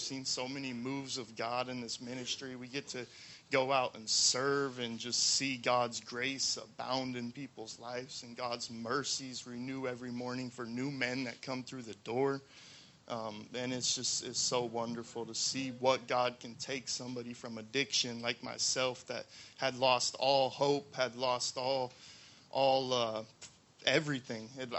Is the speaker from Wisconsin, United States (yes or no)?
no; Washington, United States; I'm 25 years old. I'm from Washington State.